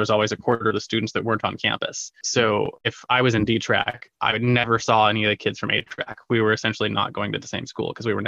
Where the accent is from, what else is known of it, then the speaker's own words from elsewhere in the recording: California, United States; I grew up in an upper middle class town in Southern California.